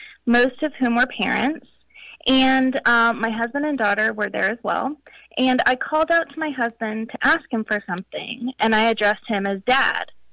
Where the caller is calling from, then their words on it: Tallahassee, Florida, United States; I'm calling from Tallahassee, Florida.